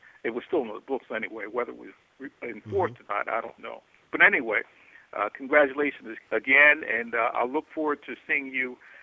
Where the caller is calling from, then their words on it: Jacksonville, Florida, United States; Yes, I'm calling from Mandarin section of Jacksonville